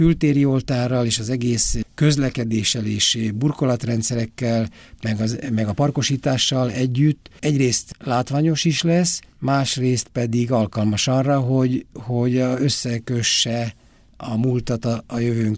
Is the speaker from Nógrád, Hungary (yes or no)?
yes; Érsekvadkert, Nógrád, Hungary; accent: Palóc; Én Palóc vagyok, Érsekvadkertről származom, a szüleim most is ott élnek, meg az egész családom, öcsém családja